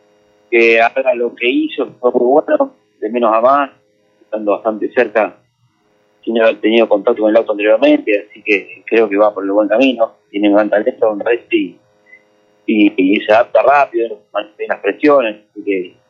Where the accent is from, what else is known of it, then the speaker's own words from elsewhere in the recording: Argentina; como argentino, como automovilista